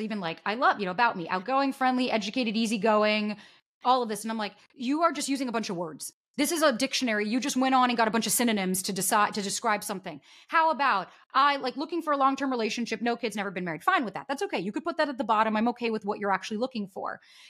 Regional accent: New York, United States; I'm new from New York. Go easy on me.

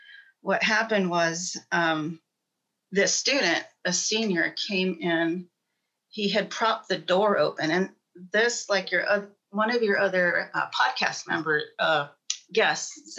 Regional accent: California, United States; And I'm originally from California, so a lot of earthquakes.

